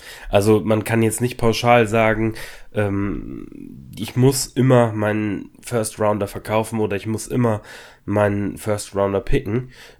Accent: Lower Saxony, Germany; born there; ich bin gebürtiger Ostfriese

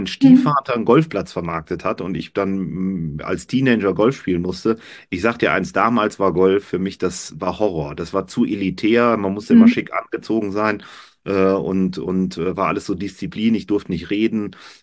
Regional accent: Cologne, North Rhine-Westphalia, Germany; born there; Ich bin ein gebürtiger Kölner, wollte immer in die Heimat zurück

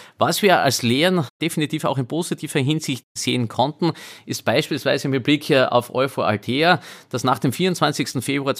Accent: Austria; wir sind ja auch, so ehrlich muss man sein, als Österreicher ein Profiteur von diesen Entwicklungen

